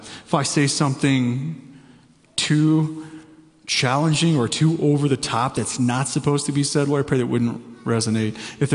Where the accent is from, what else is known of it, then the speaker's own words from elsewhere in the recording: St. Louis, Missouri, United States; I grew up in St. Louis, so it was just kind of across the state to the inner city part of Kansas City.